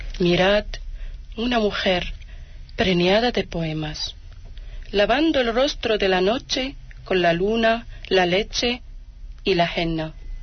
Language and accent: Spanish; Larache, Tanger-Tetouan-Al Hoceima, Morocco; Spanish is a second language; Pues cuando yo era en mi país, en mi ciudad Larache, pues esa ciudad me marcó mucho.